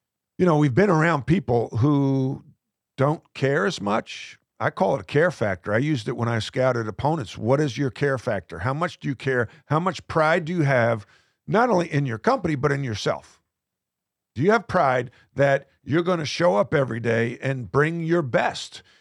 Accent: New York, United States; Because I'm Irish Catholic from New York.

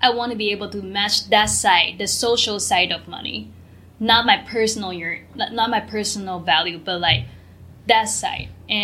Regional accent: Taiwan; like, I am from Taiwan, which structure, like on the global economy structure, our salary pay scale is way less than America.

